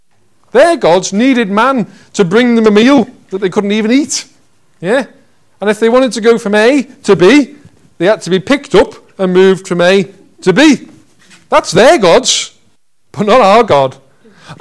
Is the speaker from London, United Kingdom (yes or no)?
no; Liverpool, North West England, United Kingdom; born there; I was born in Liverpool last century.